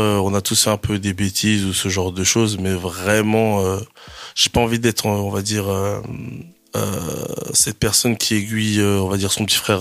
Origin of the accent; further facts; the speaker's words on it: Angers, Pays de la Loire, France; À l'heure actuelle, je suis en Zup Sud. Donc, je représente fièrement la Zup Sud. Et sinon, ouais, je viens d'Angers, d'un quartier qui s'appelle Belleveil